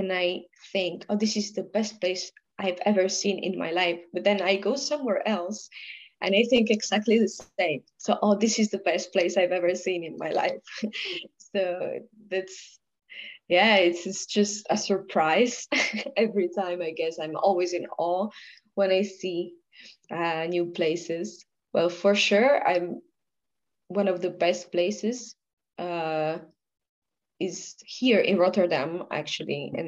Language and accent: English; Italy; English is a second language; moved away as an adult; until I was 22 I've been just in my hometown or nearby, whatever, in Italy